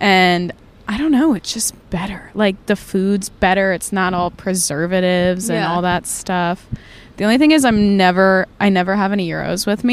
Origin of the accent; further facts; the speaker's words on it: New York, United States; Like, yeah, but like, we grew up like near New York